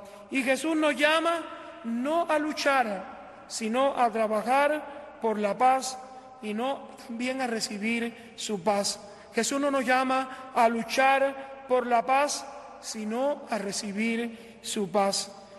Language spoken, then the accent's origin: Spanish; Cuba; moved away; yo vengo de Cuba